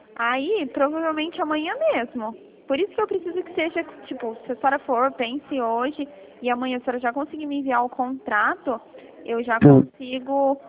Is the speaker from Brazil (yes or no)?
yes; Americana, São Paulo, Brazil; Eu sou aqui de São Paulo, americana.